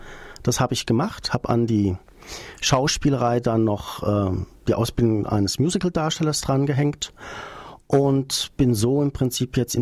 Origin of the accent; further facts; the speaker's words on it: Frankfurt, Hesse, Germany; now in Niddatal, Germany; Ich bin ja gebürtiger Frankfurter, habe dann viele Jahre im Umkreis gewohnt, von Neu-Isenburg angefangen und letztendlich hat es mich jetzt nach Niedertal geschlagen, neben Heldenbergen